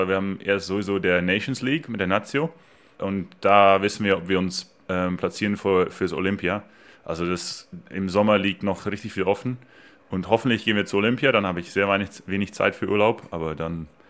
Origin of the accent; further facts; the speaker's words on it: Netherlands; Und wir als Holländer sind ein bisschen so, du darfst 120, dann fahre ich 140, so ungefähr.